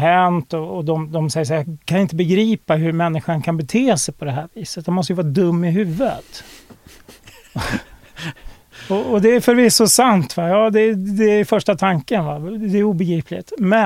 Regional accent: Uppsala, Uppsala County, Sweden; När jag växte upp, jag bodde i Uppsala på den tiden

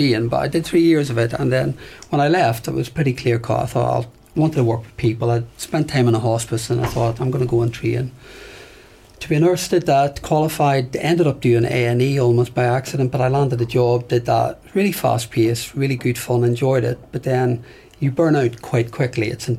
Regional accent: Northern Ireland, United Kingdom; born or raised there; moved away

